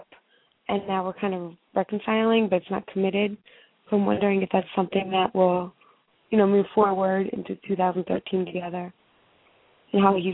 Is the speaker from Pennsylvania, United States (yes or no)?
yes; Philadelphia, Pennsylvania, United States; Philadelphia.